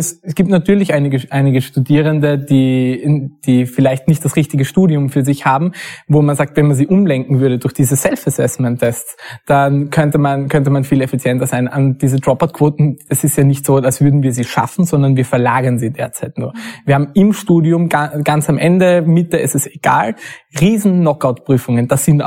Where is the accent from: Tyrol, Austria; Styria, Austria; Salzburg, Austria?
Styria, Austria; Graz; Das erste, ich komme aus Graz, deswegen sind wir